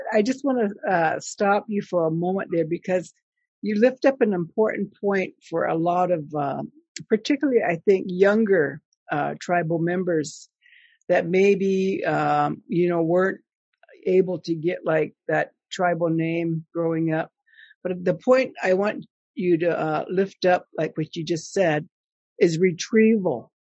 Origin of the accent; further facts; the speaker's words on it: Montana, United States; I am from the Northern Cheyenne Indian Reservation, and I'm the Program Director of Spirit Aligned Leadership Program.